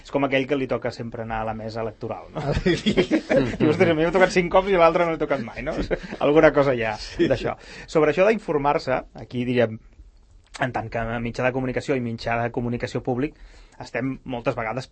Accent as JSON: {"language": "Catalan", "town": "Sabadell", "region": "Catalonia", "country": "Spain", "tie": "born or raised there", "said": "Jo sóc fill de Sabadell, i sóc Rubí, i treballo aquí. Sóc vallesà 100%."}